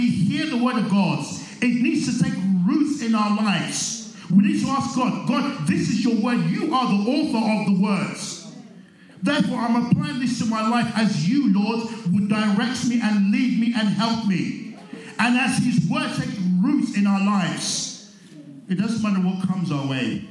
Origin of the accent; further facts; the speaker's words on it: Nigeria; we grew up in Nigeria, and the place where we grew up, it was very, very rocky, very stony.